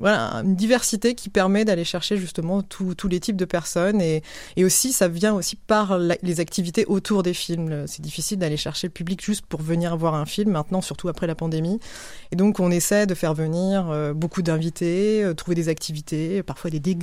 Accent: France; now in Canada; Mon accent me trahit, mais donc je viens de France. Je suis arrivée donc en 2012

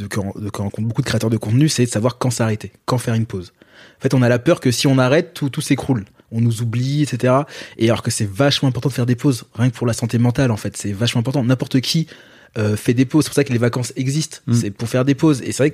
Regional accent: Guadeloupe, France; c'est que moi je suis guadeloupéen

